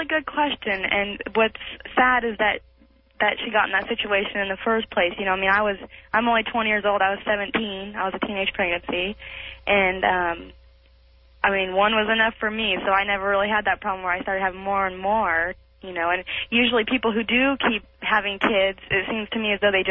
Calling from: Portland, Oregon, United States; And then I moved to Oregon. I'm calling from Portland.

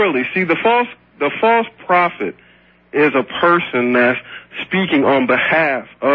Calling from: Ohio, United States; Ohio, actually.

